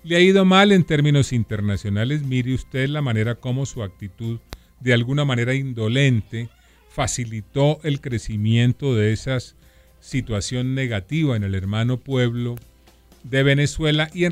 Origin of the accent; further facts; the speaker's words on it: Colombia; como colombiano